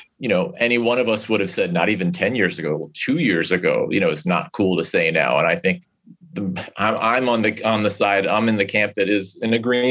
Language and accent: English; Northeast, United States; I'm from the Northeast, you know, my whole life up until I moved here.